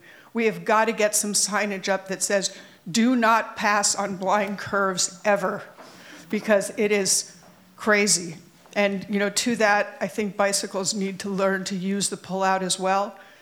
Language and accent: English; Bolinas, California, United States; from Bolinas, and I have three different things.